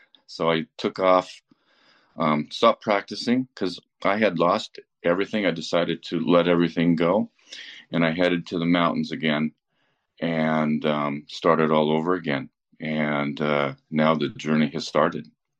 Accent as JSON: {"language": "English", "region": "Sierra Nevada", "country": "United States", "tie": "born or raised there", "said": "so I grew up in the Sierras, near Lake Tahoe. And my father had a ski school, first ski school in the Sierras, alpine skiing. And I went to a two-room schoolhouse, and I go out my back door, and I was in the forest."}